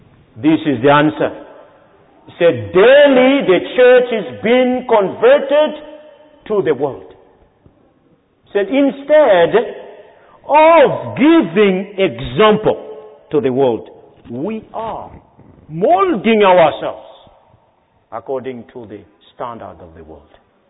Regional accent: Madagascar; I'm originally from Madagascar, that island.

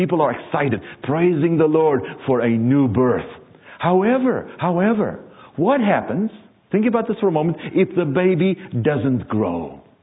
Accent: South Africa; As I've mentioned before, I was born and raised in the Republic of South Africa.

